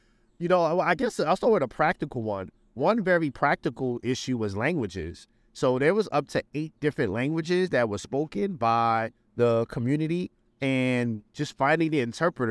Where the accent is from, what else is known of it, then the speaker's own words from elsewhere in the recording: Bronx, New York, United States; And I was born and raised in the Bronx. And what I saw in the Bronx wasn't deficits, but I saw tons of creativity, tons of innovation and problem solving, and a lot of imagination, right?